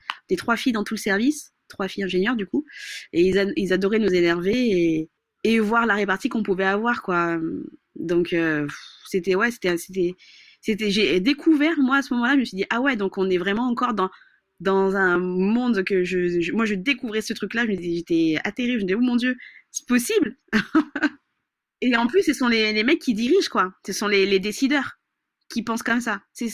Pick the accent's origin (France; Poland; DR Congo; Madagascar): Madagascar; je suis malgache